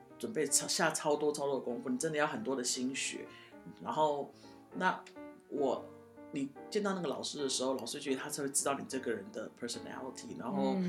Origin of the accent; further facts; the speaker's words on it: Taipei, Taiwan; 因为我们自己在台北长大，对不对？